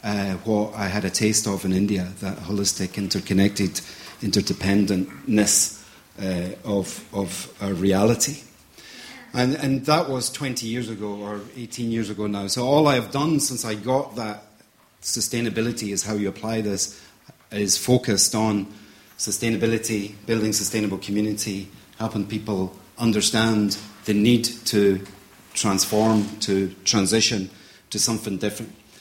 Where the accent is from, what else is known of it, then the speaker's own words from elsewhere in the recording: Scotland, United Kingdom; now in Cloughjordan, Ireland; I'm based in Clough Jordan, but I'm not Irish, as you can tell. I'm Scottish. I've lived here for 20 years. And I suppose I grew up in a community, a Presbyterian industrial community in the central belt of Scotland